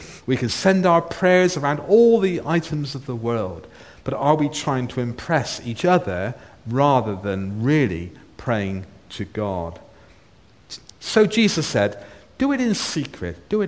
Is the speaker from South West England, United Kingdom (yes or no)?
yes; Bristol, South West England, United Kingdom; I'm from Bristol area, so you always pick up my accent when I speak to you.